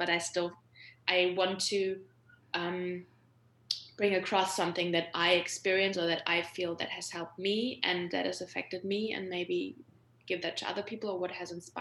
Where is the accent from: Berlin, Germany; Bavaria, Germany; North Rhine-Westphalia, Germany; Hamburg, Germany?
North Rhine-Westphalia, Germany; Cologne; also born or lived in Spain; So I am from Cologne. I'm from here. But after I finished high school, or actually during high school, I lived in Spain for a year